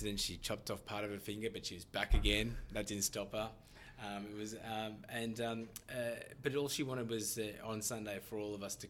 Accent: Australia; born there; I was born and blessed in Aussie, but also blessed to have a fantastic childhood with a very diverse background.

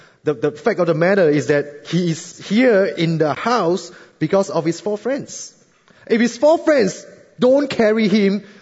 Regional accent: Singapore; And being a Singaporean, I say, oh, what do you want me to do?

